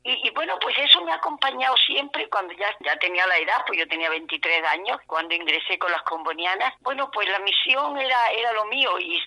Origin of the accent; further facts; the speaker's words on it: Pitres, Andalusia, Spain; Yo soy de Pitre.